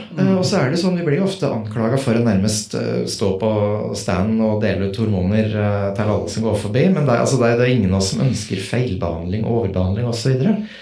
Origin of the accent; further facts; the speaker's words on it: Innlandet, Norway; Ja, så jag kommer från Toten